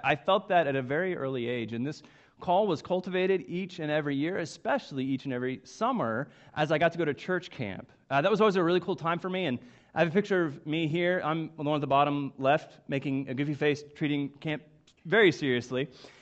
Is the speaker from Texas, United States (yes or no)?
no; Coweta, Oklahoma, United States; I grew up in Coweta, Oklahoma. It's just southeast of Tulsa, and it's really where I spent all of my childhood and young life. I grew up going to Coweta, First United Methodist Church.